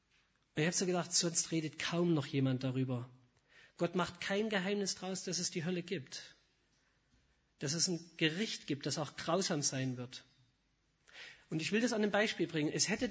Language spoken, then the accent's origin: German; Saxony, Germany; Bei uns im Vogtland sagt man